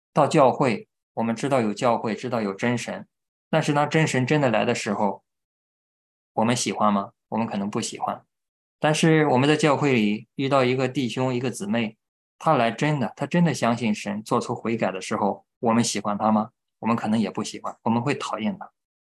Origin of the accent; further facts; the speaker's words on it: China; 我是在中国大陆长大的